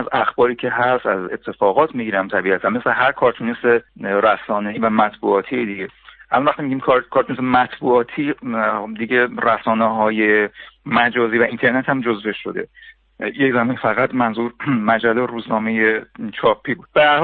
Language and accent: Persian; Tehran, Tehran Province, Iran; born there; من متولد تهران هستم، سال 1352، فارغ التحصیل رشته معماری از دانشگاه تهران هنرهای زیبا.